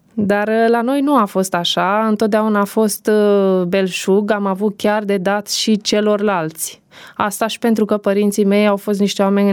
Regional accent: Cocorăștii Colț, Prahova, Romania; La Cocorăștii Colț. Cocorăștii Colț, acolo a îngăduit Dumnezeu să deschid și eu ochii pe lume.

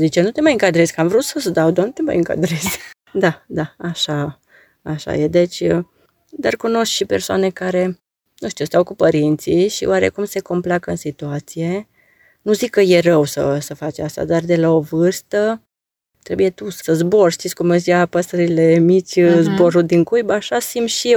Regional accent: Mediaș, Sibiu County, Romania; now in Sibiu, Romania; Eu deloc sunt de la Mediaș, părinții mei, adică cu mama am stat, acolo am stat la Mediaș, dar venind la Sibiu, am luat chirie la Sibiu pentru servici.

